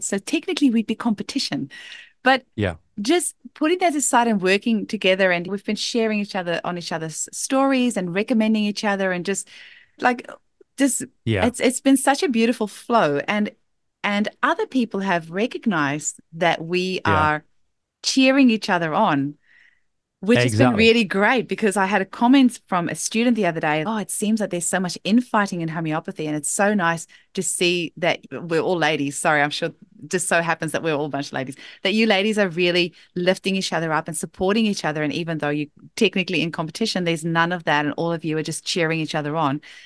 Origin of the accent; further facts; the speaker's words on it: New Zealand; hi, I'm here from New Zealand, don't know anyone.